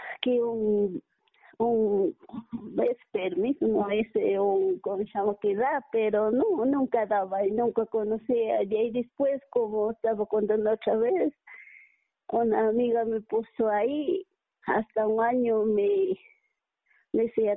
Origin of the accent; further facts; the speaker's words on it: Riobamba, Chimborazo, Ecuador; Yo soy de Riobamba, yo tengo 45 años.